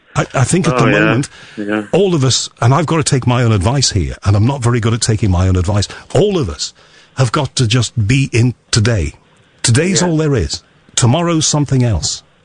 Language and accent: English; Liverpool, North West England, United Kingdom; accent: Liverpool; you will suddenly hear my Liverpool accent come out without me even thinking.